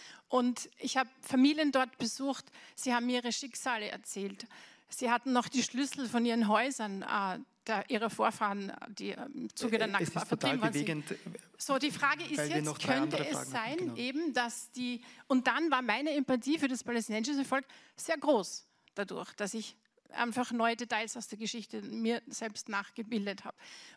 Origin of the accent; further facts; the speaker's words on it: Austria; ich bin in Österreich zur Schule gegangen